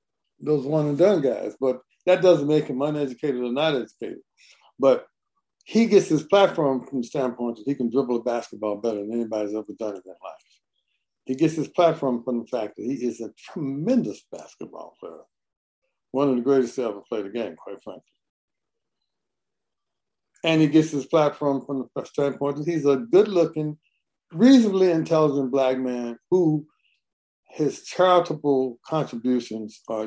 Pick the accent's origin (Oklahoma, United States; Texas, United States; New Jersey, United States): Oklahoma, United States; When I grew up in Oklahoma in the 50s and 60s, we had a complete Democratic government.